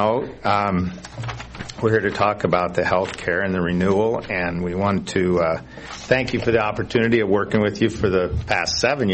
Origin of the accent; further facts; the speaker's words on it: Lincoln, Nebraska, United States; And I'm from Lincoln